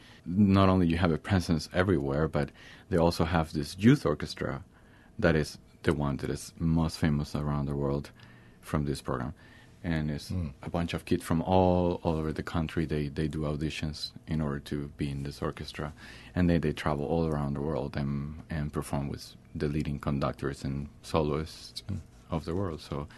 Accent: Venezuela; A lot of people confuse when they ask me, where are you from? And I said, Venezuela.

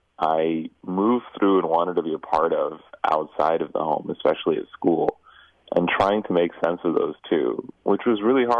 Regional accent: New England, United States; I was born in New England. I was raised in two towns, one in Massachusetts and one in Connecticut, that were very pleasant towns and very nice places to live

